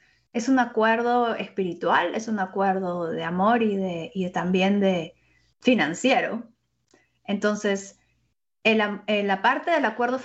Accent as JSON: {"language": "Spanish", "country": "Peru", "said": "yo soy peruana"}